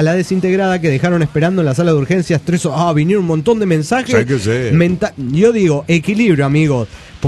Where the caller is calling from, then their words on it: Córdoba, Argentina; de Córdoba, Argentina.